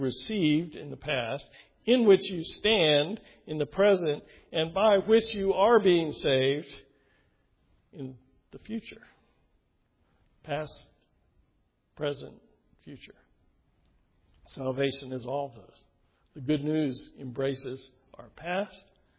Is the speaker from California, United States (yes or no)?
no; Altavista, Virginia, United States; this is an unfortunate part of the culture that I grew up in, Central Virginia. I grew up in Alta Vista, of all places. You might know that little town.